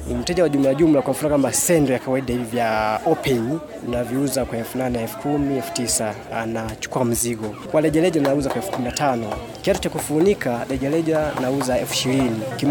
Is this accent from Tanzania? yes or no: yes; Bariadi, Simiyu, Tanzania; nimetokea mkoa wa Simiyu wilaya ya Bariadi. Ni mjasiriamali wa ngozi.